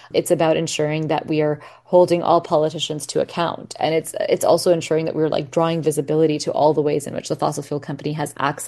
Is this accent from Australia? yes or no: no; Pakistan; I come from Pakistan, and Pakistan is leading the way with solar energy